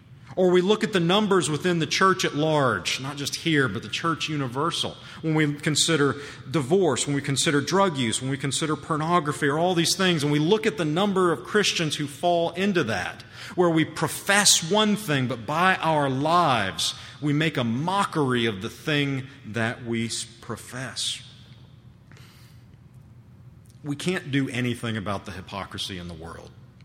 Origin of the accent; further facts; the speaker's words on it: Huntsville, Alabama, United States; It's the same hypocrisy that has allowed people, where I grew up in Huntsville, at my grandparents' church at one point